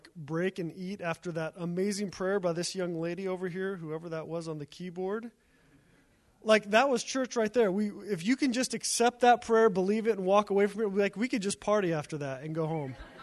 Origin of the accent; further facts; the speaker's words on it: Eugene, Oregon, United States; once again, I'm from Eugene, Oregon, so that's new to me personally, just the amount of snow and how cold it is.